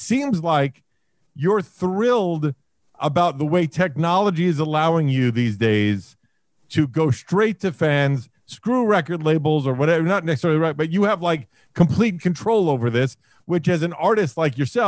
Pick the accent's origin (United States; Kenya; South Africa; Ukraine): United States; Brooklyn, New York; So you know, we're fellow Jews, by the way, because I'm 51, grew up in Brooklyn myself.